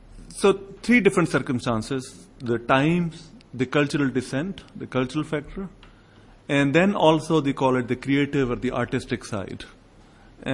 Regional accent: Pakistan; As a Pakistani

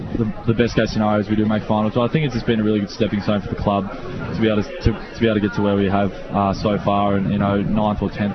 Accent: Geelong, Victoria, Australia; I grew up in Geelong, so I was a bit of a Geelong supporter

